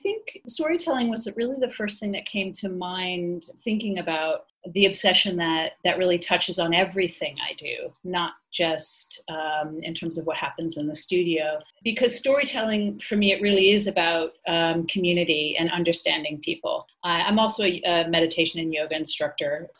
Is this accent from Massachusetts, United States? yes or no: yes; Massachusetts, United States; moved away as an adult; now in Mallorca, Spain; I am on the island of Mallorca, which is off the peninsula of Spain, the mainland of Spain. And I am originally from Massachusetts, witch burning zone north of Boston. And I've been here for 16 years living as an expat and an artist.